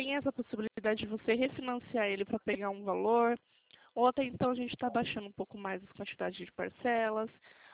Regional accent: Atibaia, São Paulo, Brazil; Eu sou daqui de Atibaia também.

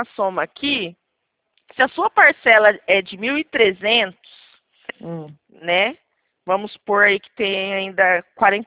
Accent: Presidente Prudente, São Paulo, Brazil; DDD18, que eu sou de Presidente Prudente.

